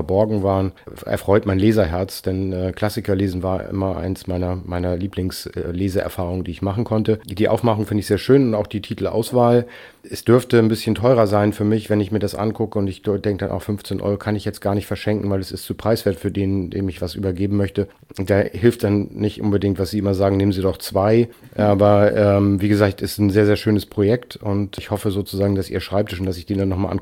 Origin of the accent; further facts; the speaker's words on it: Hanover, Lower Saxony, Germany; Also ich komme aus Hannover